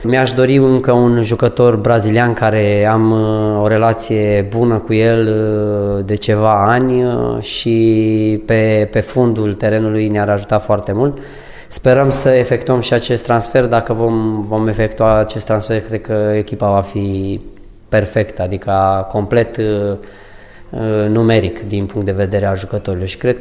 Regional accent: Timiș County, Romania; sunt bănățean, sunt din zonă și știu ce înseamnă Timișoara

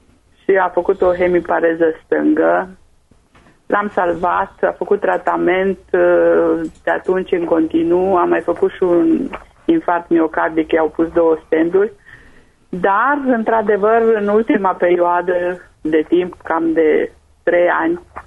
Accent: Berzasca, Caraș-Severin, Romania; Sunt de la Berzasca, Caraș-Severin, de pe crisura Dunării.

